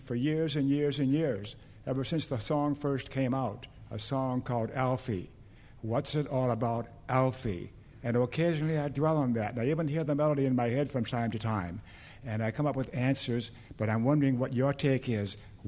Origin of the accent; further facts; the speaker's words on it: Beaverton, Oregon, United States; from Beaverton, Oregon